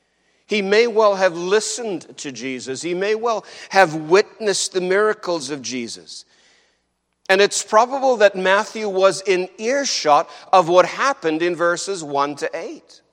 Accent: Canada; It had all kinds of taxes that we pay as Canadians.

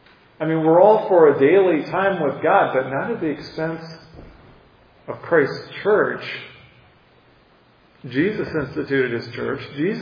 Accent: United States; I grew up on the Mississippi River. I heard that.

